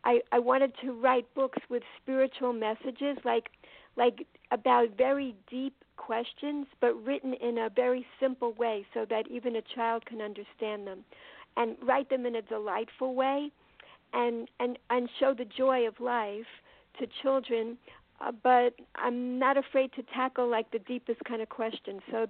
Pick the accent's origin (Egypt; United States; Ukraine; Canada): United States; Forest Hills, New York; also born or lived in Israel; now in Baltimore, United States; I'm calling now from Baltimore, Maryland, and I'm originally from Queens, New York, Forest Hills, New York, and I also spent 10 years living in Israel.